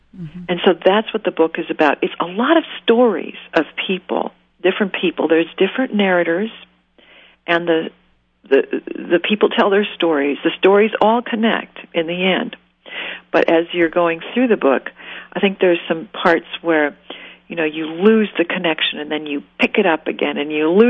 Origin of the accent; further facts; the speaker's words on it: Wahpeton, North Dakota, United States; I grew up in Wahpeton, North Dakota.